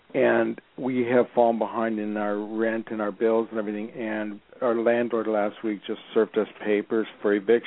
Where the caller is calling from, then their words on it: Los Angeles, California, United States; by the way, I'm calling from Los Angeles.